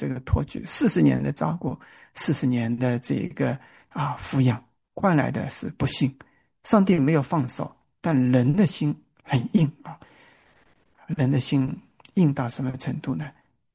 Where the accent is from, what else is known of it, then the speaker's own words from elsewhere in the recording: Hangzhou, Zhejiang, China; also born or lived in Wenzhou / Hong Kong; 我老家是杭州萧山后来到了温州，到了温州之后，在大学校园团体里面信仰得以坚固，后来呢又去了这个香港